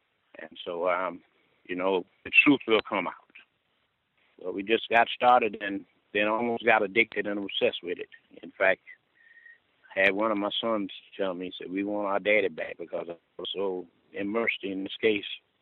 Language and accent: English; Alcolu, South Carolina, United States; born there; I was born in Alcaloosa, South Carolina. This is where the incident happened in Alcaloosa.